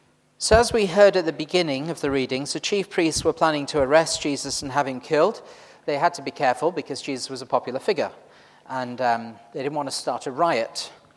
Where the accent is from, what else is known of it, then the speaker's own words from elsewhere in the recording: Yorkshire and the Humber, United Kingdom; but I am from Yorkshire originally.